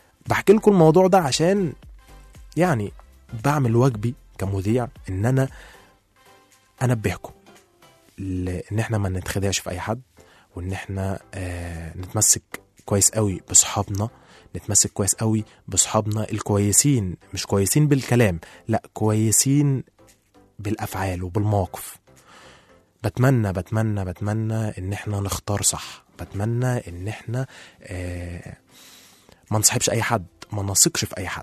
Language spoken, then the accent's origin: Arabic; Suez, Suez Governorate, Egypt; انا اصلا من السويس والجامعه بتاعتي كانت في القاهره